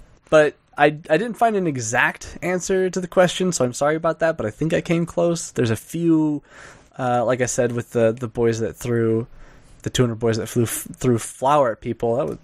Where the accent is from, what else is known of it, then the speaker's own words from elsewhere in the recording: Iowa, United States; I grew up in Iowa.